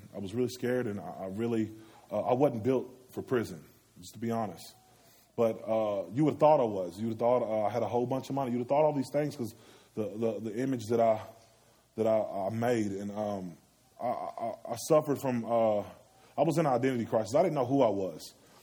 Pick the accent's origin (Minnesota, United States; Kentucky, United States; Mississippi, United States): Kentucky, United States; Owensboro; I was born and raised here in Owensboro, Kentucky. I'm 28 years old. I was raised in the projects. We were very poor.